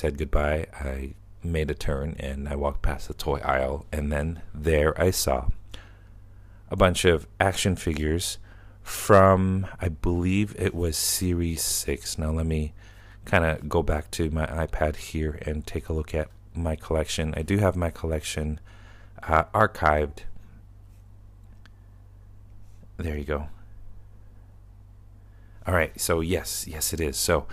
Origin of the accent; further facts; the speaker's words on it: Canada; I'm going to get Wolverine because it's Wolverine and I'm Canadian.